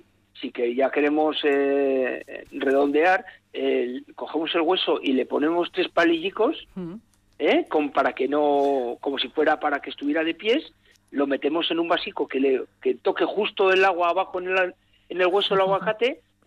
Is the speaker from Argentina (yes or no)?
no; Basque Country, Spain; Soy vasco, ya sabes.